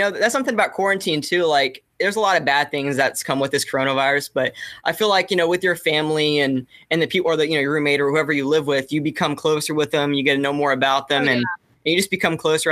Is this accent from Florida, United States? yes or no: yes; St. Cloud, Florida, United States; in a town called St. Cloud. It's like 30 minutes south of Orlando. So when people ask me, I just say I'm from Orlando, Florida. But it's a little town called St. Cloud, born and raised.